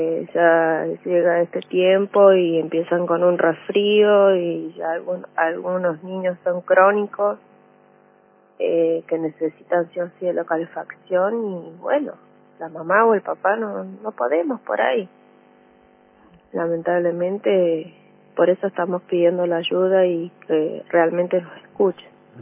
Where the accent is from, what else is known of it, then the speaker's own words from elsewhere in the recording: San Luis, Argentina; No, yo soy nativa de acá de San Luis Capital.